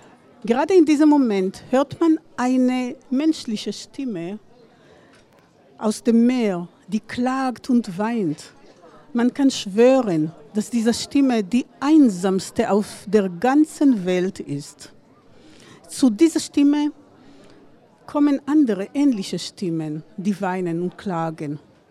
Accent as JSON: {"language": "German", "country": "Israel", "second_language": "German", "moved": "yes", "lives_now": "Ireland", "said": "Und ich bin aus Israel ursprünglich. Also meine Familie ist orientalisch, meine Kultur ist auch orientalisch. Und als ich nach Irland kam"}